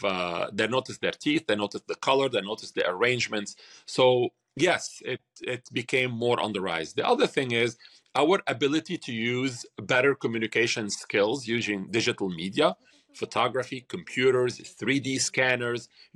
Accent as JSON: {"language": "English", "country": "Lebanon", "second_language": "English", "said": "I mean, I'm originally from Lebanon, and it's different when I go there and I look and see that it's not the same."}